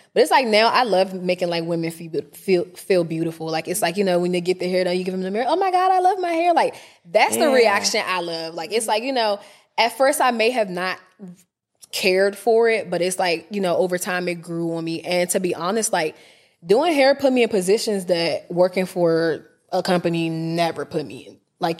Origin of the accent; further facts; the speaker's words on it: Nigeria; as a Nigerian, we be hustling.